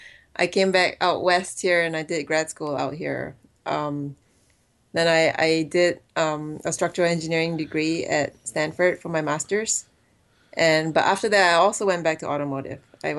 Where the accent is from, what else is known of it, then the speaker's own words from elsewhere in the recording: Singapore; moved away as an adult; now in United States; Actually, I grew up in Singapore and I came here to the U.S. for college.